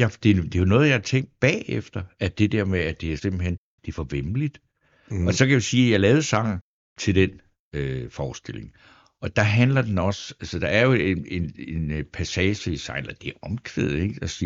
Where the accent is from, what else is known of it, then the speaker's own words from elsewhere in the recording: Svendborg, Region of Southern Denmark, Denmark; det der er vildt ved at komme hjem, som jeg gør i aften til min gamle hjemby. Så kan man altså komme til Svendborg